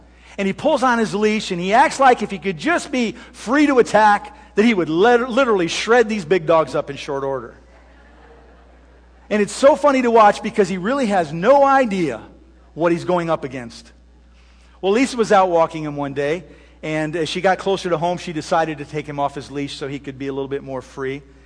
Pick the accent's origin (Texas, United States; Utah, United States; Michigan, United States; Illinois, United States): Michigan, United States; as a kid growing up in Michigan on the Great Lakes, I came to realize the power of the open waters.